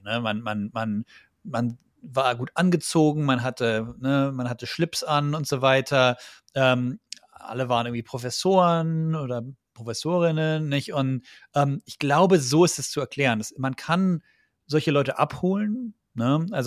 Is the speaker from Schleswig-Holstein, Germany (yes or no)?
no; Baden-Württemberg, Germany; Ich komme aus Baden-Württemberg, das hatten wir da schon.